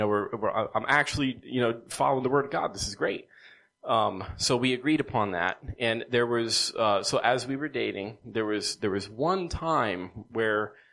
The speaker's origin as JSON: {"language": "English", "region": "Rhode Island", "country": "United States", "tie": "born or raised there", "also_born_or_lived": "Virginia / West Virginia / Delaware", "moved": "as an adult", "said": "But I was born and raised in Rhode Island for 26, 27 years. Then I moved to Virginia. Then I moved to West Virginia. And then I moved here to Delaware."}